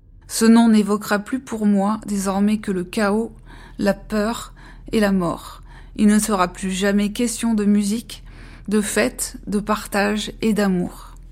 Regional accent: Hauts-de-France, France; born there; Je suis née dans le Nord, près de Valenciennes. J'ai 41 ans aujourd'hui.

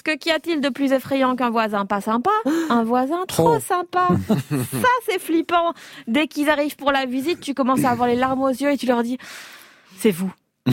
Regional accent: Belgium; je suis belge

